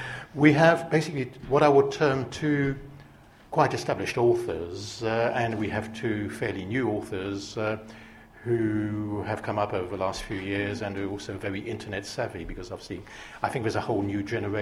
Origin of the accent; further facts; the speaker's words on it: France; I was brought up in France and lived in France for 20 years